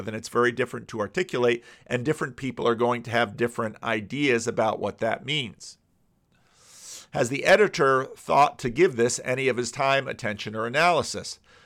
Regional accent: Paterson, New Jersey, United States; my own growing up in Paterson, New Jersey, which was different than many in the Christian Reformed Church.

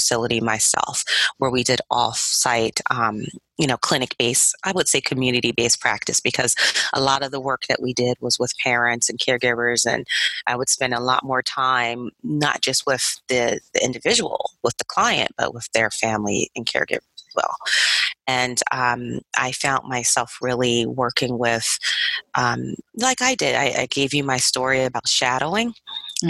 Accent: Delaware, United States; that was full circle because I was from Delaware and they hadn't had an occupational therapy program.

